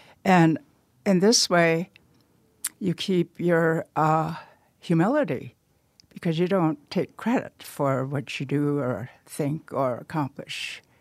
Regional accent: Pine Ridge, South Dakota, United States; I was born in Pine Ridge, and we lived way out in the rural area in the Manderson District with maternal grandparents. And this is where I remember learning the values of the Lakota people

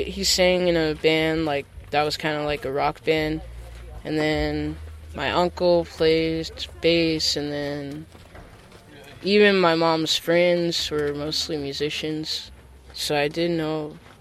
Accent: Nashville, Tennessee, United States; also born or lived in Denver / Detroit; now in Los Angeles, United States; Or I was born in Nashville, and then I lived there maybe till I was 9 or something. Then it's like at one point we moved to Denver, then we moved to Detroit and stayed with my grandma for a while, and then I feel like we moved back to Tennessee

